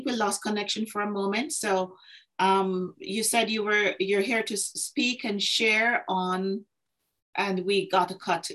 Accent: Jamaica; moved away as an adult; now in North America; I am Jamaican. I was born in Jamaica, spent my first 35 years in Jamaica, and have lived in North America and traveled extensively over the last number of years.

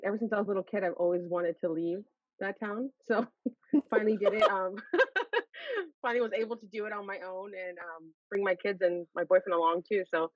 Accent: Santa Maria, California, United States; but also like even having kids and growing up in Santa Maria, I was like, I got to get my kids out of here just to experience more.

